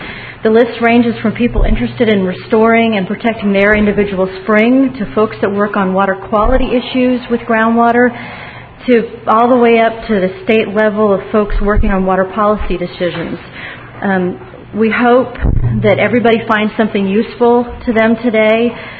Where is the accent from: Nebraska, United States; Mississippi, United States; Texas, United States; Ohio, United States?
Texas, United States; I grew up in Central Texas and spent a lot of time out in Kerrville and Hunt swimming at the low water crossings. To me, that's Texas.